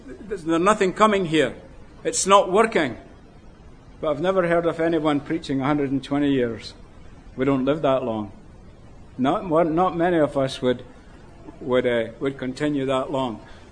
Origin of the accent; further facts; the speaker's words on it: United Kingdom; There are people, like I was brought up with it in Britain, it was a place known for witchcraft